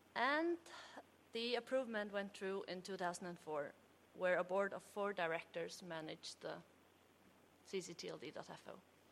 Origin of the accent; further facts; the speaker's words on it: Faroe Islands; and I'm from the Faroe Islands.